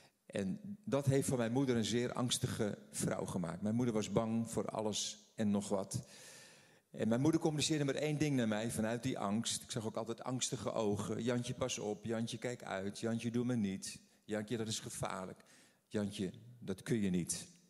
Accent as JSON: {"language": "Dutch", "town": "Den Helder", "region": "North Holland", "country": "Netherlands", "tie": "born or raised there", "said": "Ik ben een Helderse Jutter. Geboren en getogen in Den Helder."}